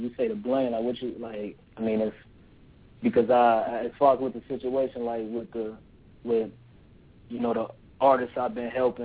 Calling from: Los Angeles, California, United States; from L.A.

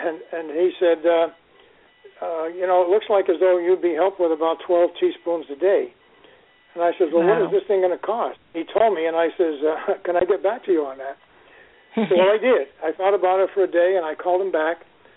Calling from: Fallbrook, California, United States; I'm calling from Fallbrook, California.

